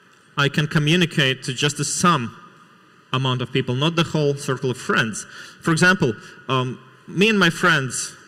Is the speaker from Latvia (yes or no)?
yes; Latvia; English is a second language; Luckily for me, I come from Latvia